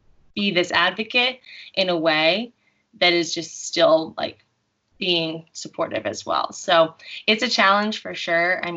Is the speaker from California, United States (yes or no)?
no; New Jersey, United States; And I'm from New Jersey, and I didn't know. And this happened in 2012 when I still lived in New Jersey.